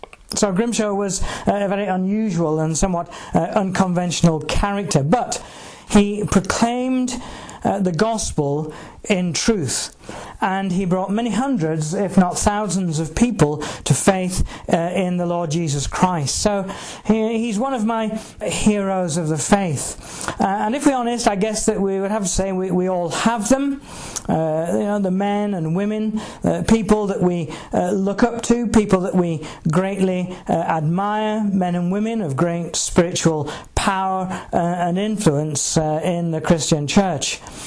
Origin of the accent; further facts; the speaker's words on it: England, United Kingdom; the north, not far actually from the border with Yorkshire, and around something like 8 miles from my hometown, my home village, is the village of Haworth.